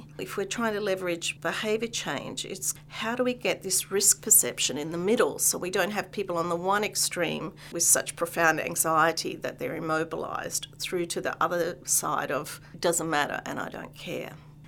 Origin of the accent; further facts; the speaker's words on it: Australia; I'm Australian, and so people live in fear of sharks, snakes, and spiders. So I'm lucky to live on a beautiful beachside suburb